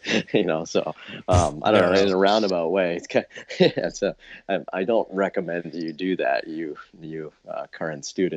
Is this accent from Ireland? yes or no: no; Boston, Massachusetts, United States; I mean, growing up in Boston, obviously, it's, you know, one, it's a sports town, I guess.